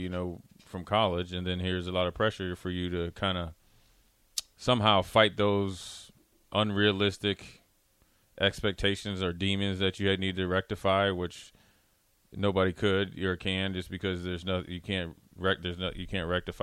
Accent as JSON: {"language": "English", "region": "Minnesota", "country": "United States", "said": "I'm from Minnesota pretty much."}